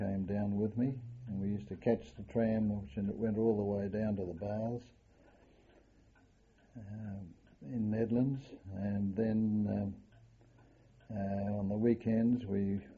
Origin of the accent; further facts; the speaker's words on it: Subiaco, Western Australia, Australia; The strongest memories in growing up in Subiaco was the trams running down the Hay Street